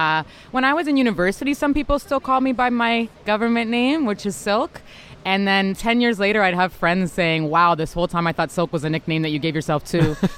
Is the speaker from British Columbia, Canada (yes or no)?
no; Ottawa, Ontario, Canada; also born or lived in Toronto, Canada / New York, United States; I was born in Ottawa.